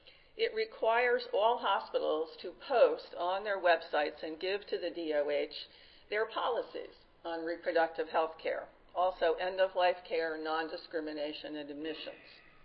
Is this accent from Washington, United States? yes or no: no; New York, United States; 6 states, including my home state of New York.